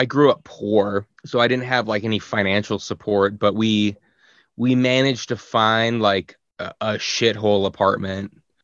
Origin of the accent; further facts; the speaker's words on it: Pierre, South Dakota, United States; You know, I'm from Pierre, South Dakota originally. And it's, you know, South Dakota just in general is a super conservative, not great place.